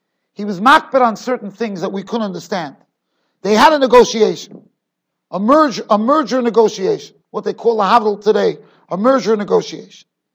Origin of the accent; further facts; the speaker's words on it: Muncie, Indiana, United States; I grew up in Muncie.